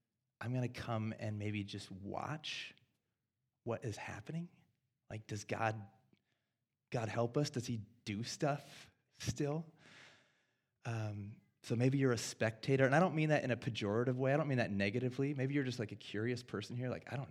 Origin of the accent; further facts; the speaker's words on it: Sioux Falls, South Dakota, United States; also born or lived in Southern California / Idaho; and now I'm planting a church in my hometown in Sioux Falls, South Dakota, and this is my first time back in 15-ish years